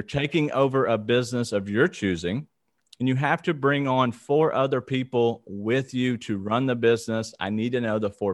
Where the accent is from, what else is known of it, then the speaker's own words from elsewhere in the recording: Memphis, Tennessee, United States; I'm from Memphis, so I kind of connected right away with Mike there because I know he's in Nashville